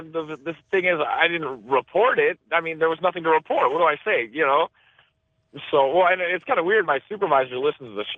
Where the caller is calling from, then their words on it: Minnesota, United States; I'm calling from Minnesota.